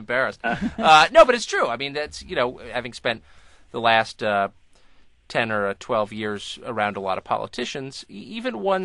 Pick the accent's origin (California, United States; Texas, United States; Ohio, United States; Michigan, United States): California, United States; La Jolla; I grew up in La Jolla, California, which is a great and lovely place, but cut off from the intellectual currents of places like New York and New England.